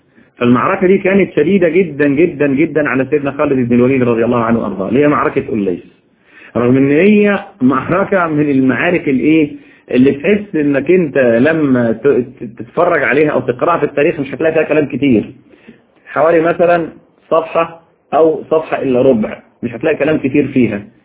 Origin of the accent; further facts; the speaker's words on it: Egypt; احنا عندنا في مصر هنا كل حاجة تتباع، او كل حاجة عندنا في مصر بالدوشة